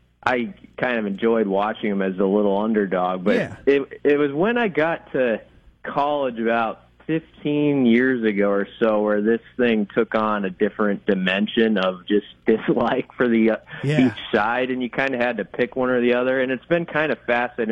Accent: Omaha, Nebraska, United States; but I'm from Omaha, and so I do have the background of I used to grow up going to Creighton games

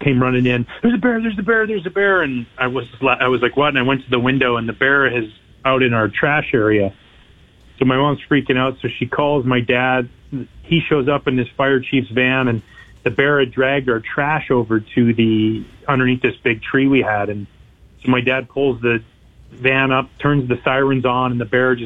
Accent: Canada; I'm proud of where I'm from. I'm proud of being a Canadian.

